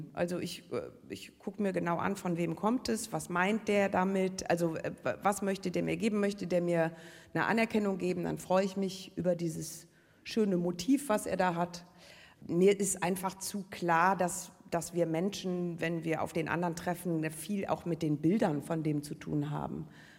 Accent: Düsseldorf, North Rhine-Westphalia, Germany; Ich bin von Düsseldorf nach Köln gezogen zum Studium damals und habe überhaupt keinen Unterschied bemerkt. Ich komme aus der Düsseldorfer Innenstadt. Dort war man zu der Zeit, in der ich dort aufwuchs, genauso rheinländisch wie in Köln.

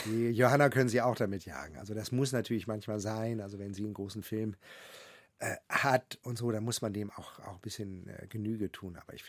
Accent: Wilhelmshaven, Lower Saxony, Germany; Ich war, glaube ich, noch keine 10 in meiner Heimatstadt Wilhelmshaven

